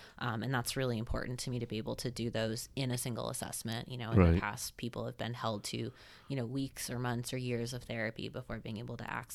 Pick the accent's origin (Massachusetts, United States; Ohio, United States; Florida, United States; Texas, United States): Florida, United States; Ormond Beach; now in Gainesville, United States; No, I grew up in Ormond Beach near Daytona.